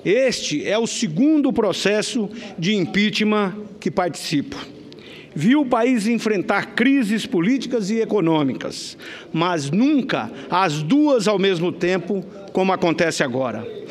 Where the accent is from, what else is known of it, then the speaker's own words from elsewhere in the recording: Mato Grosso, Brazil; o povo de Mato Grosso, minha terra natal